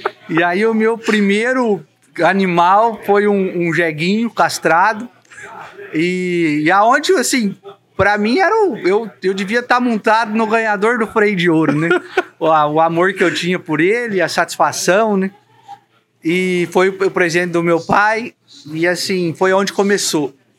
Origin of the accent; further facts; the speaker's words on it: São Paulo, Brazil; Como eu sou do estado de São Paulo, a gente tem um número muito grande lá de quarto de milha